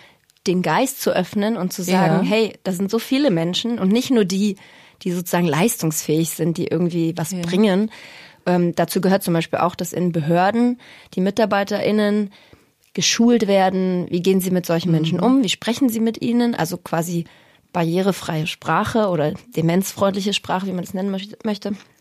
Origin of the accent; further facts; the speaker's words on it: Berlin, Germany; born there; Ja, ich bin in Berlin geboren.